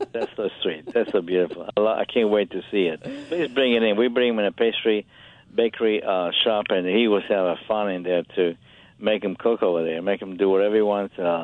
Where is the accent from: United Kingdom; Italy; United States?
Italy; I grew up in Italy, as you know, with like opera.